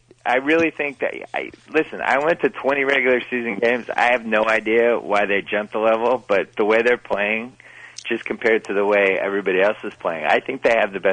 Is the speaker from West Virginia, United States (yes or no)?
no; Boston, Massachusetts, United States; Yeah, I'm from Boston. What do you want?